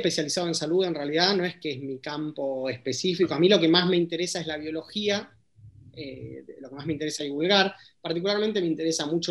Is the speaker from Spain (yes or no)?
no; Argentina; El ejemplo para mí en Argentina, y perdónenme si estoy siendo muy argentino, es la vacuna